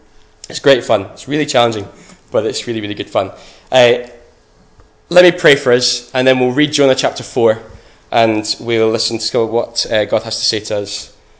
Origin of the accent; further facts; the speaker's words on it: Glasgow, Scotland, United Kingdom; now in Edinburgh, United Kingdom; I grew up in Glasgow. And it's almost a partisan thing to say. And then I moved through to Edinburgh about 6 years ago